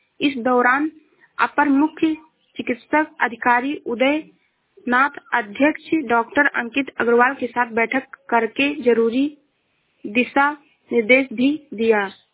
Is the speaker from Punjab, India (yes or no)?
no; Uttar Pradesh, India; मैं जिला श्रावस्ती से हूँ।